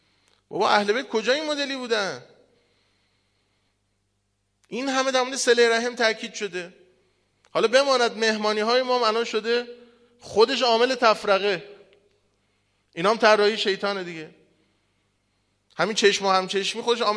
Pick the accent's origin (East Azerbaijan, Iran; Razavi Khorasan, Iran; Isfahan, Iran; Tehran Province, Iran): Razavi Khorasan, Iran; Mashhad; ما مشهدیم و حرم امام رضاییم